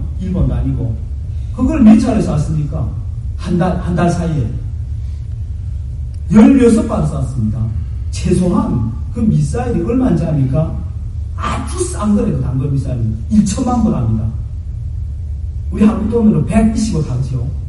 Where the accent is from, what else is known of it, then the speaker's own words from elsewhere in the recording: North Korea; now in South Korea; 우리 탈북자들은 싸울 겁니다.